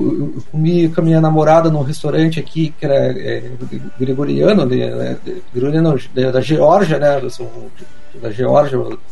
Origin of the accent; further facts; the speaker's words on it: Brazil; now in Israel; as pessoas acham que eu sou russo, né? Eu já estou até acostumado com isso aqui. Mas eu geralmente, quando eu falo que eu sou brasileiro